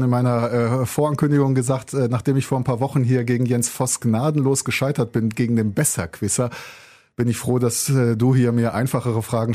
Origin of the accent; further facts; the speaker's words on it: Wuppertal, North Rhine-Westphalia, Germany; Wir haben ja in Wuppertal ja viele verschiedene Kirchengemeinden und Religionsgemeinschaften, aber ich bin aufgewachsen in Wichlinghausen in einer sehr aktiven, engagierten Gemeinde